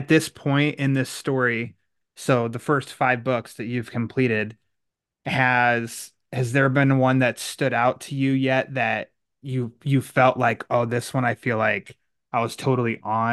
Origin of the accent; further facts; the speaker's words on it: Midwest, United States; I'm from the Midwest, so the Midwest way is like